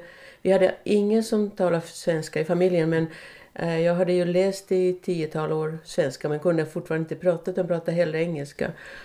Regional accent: Finland; moved away as an adult; now in Tyresö, Sweden; jag är född i Finland och så levde jag där tills jag var 22 och sen kom jag att träffa Sally när jag kom till Sverige och flyttade till Täby till att börja med

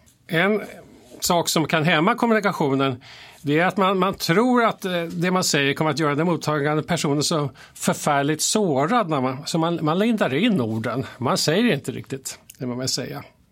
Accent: Tyresö, Stockholm County, Sweden; och jag är en Tyresebo, en så kallad hemvändare kan man säga. För jag växte upp här i Tyres och gått i skolan, gått i Kumla skola, Holmviken och Stjärnvägen och så. Men sen försvann jag härifrån, men vände åter precis innan millenniet. Och nu bor jag i Tyres centrum.

